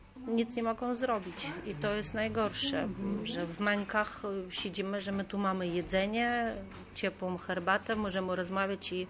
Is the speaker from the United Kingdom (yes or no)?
no; Lviv, Lviv Oblast, Ukraine; now in Poland; Ja akurat jestem z Lwowa, mam rodzinę we Lwowie. No, moja rodzina siedzi we Lwowie, nie chcą wyjeżdżać.